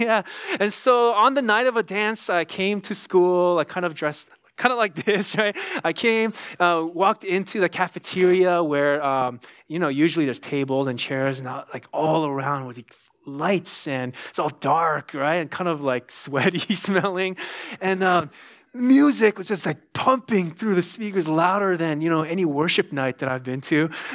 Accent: California, United States; I grew up in the Bay Area. My parents moved there when I was 5 years old. And so all I know is really from the beginning of my life is California

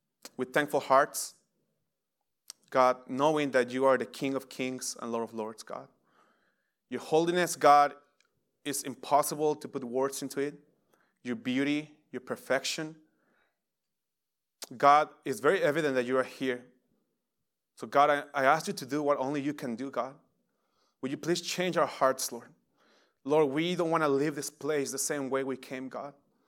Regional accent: Mexico; now in Cincinnati, United States; I am from Mexico and now in OTR Cincinnati. I've been there for 10 years. So I come from a very charismatic church in Mexico.

